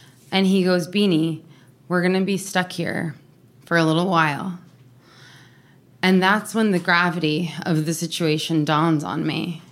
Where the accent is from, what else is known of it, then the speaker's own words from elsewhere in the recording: New York City, New York, United States; And I grew up in New York City. So summer camp is like a centerpiece of American childhood